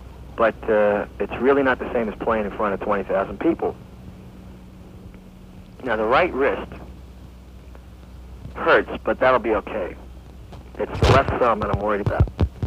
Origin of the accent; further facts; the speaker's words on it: Hicksville, New York, United States; Well, I come from a town called Hicksville, and the people in New York City used to laugh.